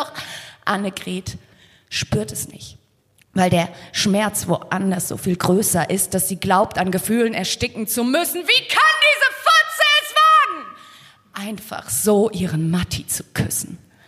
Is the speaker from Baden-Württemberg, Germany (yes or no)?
yes; Stuttgart, Baden-Württemberg, Germany; Ich komme aus Stuttgart, deswegen habe ich ein Märchen mitgebracht, das in Stuttgart spielt.